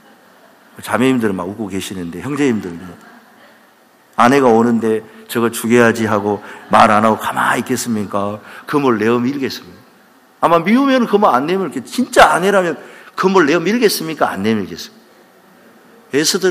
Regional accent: Mokpo, South Jeolla, South Korea; 저 어릴 때 저는 고향이 목포거든요. 목포.

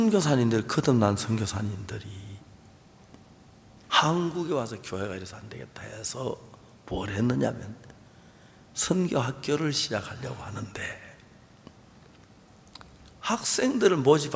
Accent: Seonsan, North Gyeongsang, South Korea; 저희들 있는 고향이 경북 선산인데요.

